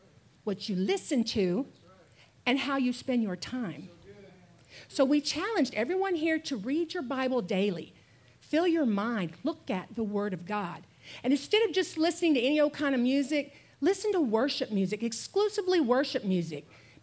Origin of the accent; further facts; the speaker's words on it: Texas, United States; It's hard for me to say the word aunt, y'all, because I'm from East Texas, and we say aunt. I know that's East Texas, but it is what it is.